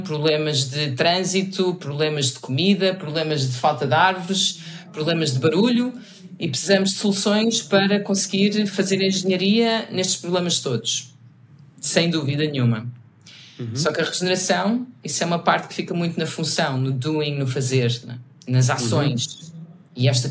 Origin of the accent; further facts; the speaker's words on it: Lisbon, Portugal; Eu sou aqui de Lisboa, eu nasci em Lisboa